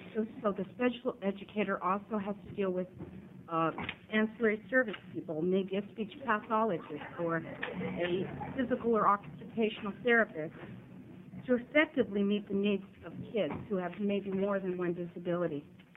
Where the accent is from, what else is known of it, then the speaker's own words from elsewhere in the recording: Wilsonville, Oregon, United States; I'm from Wilsonville.